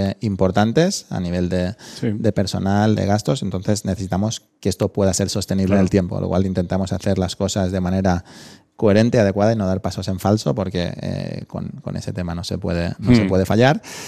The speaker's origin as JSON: {"language": "Spanish", "region": "Balearic Islands", "country": "Spain", "said": "como buen mallorquín, pues me interesa el tema del turismo."}